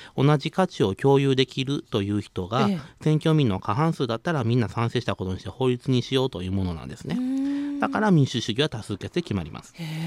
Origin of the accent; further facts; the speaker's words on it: Kansai, Japan; で私は関西人だから大阪勝たせたいと思うと